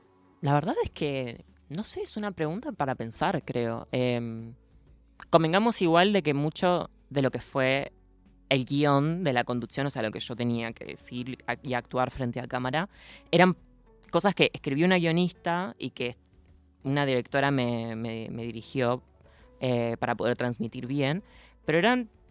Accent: Diamante, Entre Ríos, Argentina; now in Buenos Aires, Argentina; no escapando de Diamante, de mi pueblo, sino más bien viniendo a vivir la vida que quiero vivir acá.

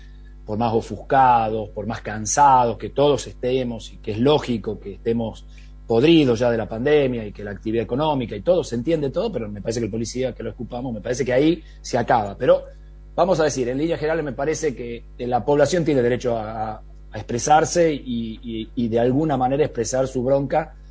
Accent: Tucumán, Argentina; yo que soy de Tucumán

